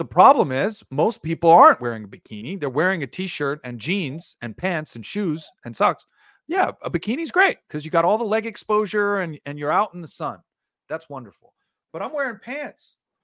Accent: New York, United States; now in Las Vegas, United States; So that means the other 9 months out of the year here in Vegas, and forget about where I grew up in New York and states that are further north

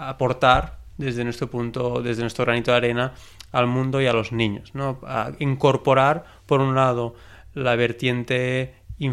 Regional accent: Mataró, Catalonia, Spain; estamos en Mataró, somos de Mataró.

